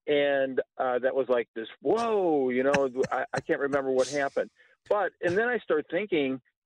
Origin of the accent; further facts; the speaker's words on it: Chicago, Illinois, United States; I grew up in Chicago in the 70s.